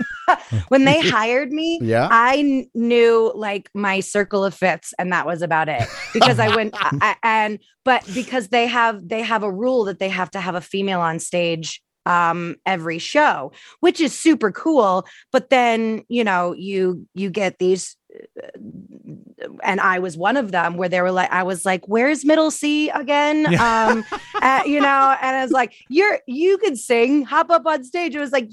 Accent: Tampa, Florida, United States; I am from Florida originally, born and raised in Tampa.

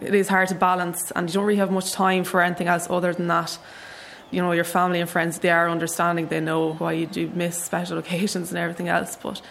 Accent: Connacht, Ireland; I'm a DCU student studying PE and biology, and I'm from County Leitrim.

